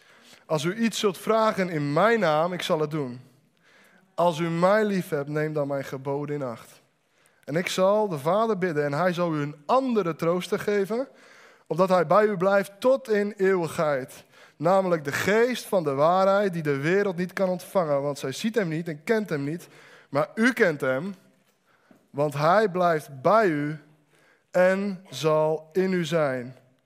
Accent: Alblasserdam, South Holland, Netherlands; ik ben 28. Ik kom uit Alblasserdam

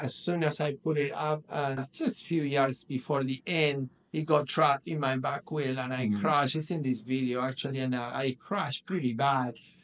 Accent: Uruguay; English is a second language; I said, no, I'm from Uruguay.

